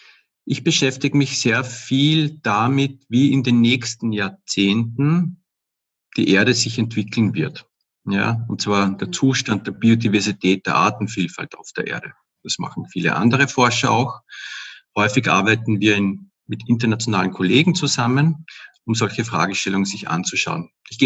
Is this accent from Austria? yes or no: yes; Upper Austria, Austria; now in Vienna, Austria